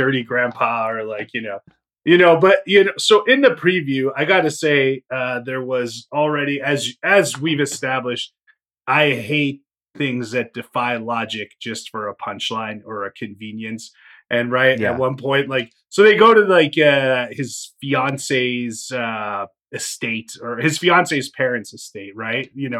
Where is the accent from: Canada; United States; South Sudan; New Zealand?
United States; Illinois; I grew up in Illinois. It was a family, you know.